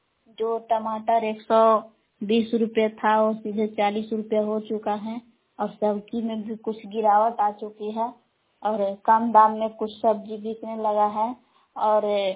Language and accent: Hindi; Belaon, Bihar, India; ग्राम बेलाव जिला कैमूर भगवान की निवासी हूँ।